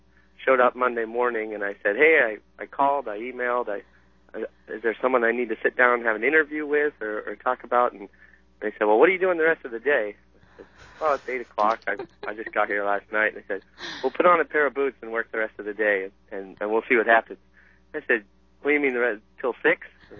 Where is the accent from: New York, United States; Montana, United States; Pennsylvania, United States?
Pennsylvania, United States; I grew up in Pennsylvania and went to college in Colorado